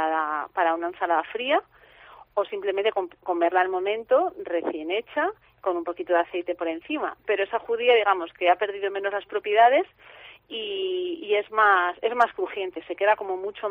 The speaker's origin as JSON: {"language": "Spanish", "region": "Aragon", "country": "Spain", "said": "en la zona de donde yo soy, en Huesca, pues es más para el verano."}